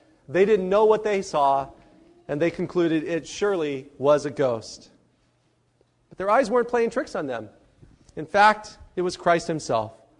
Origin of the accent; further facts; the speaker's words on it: California, United States; I know I experienced this as a teenager where I grew up in San Diego County.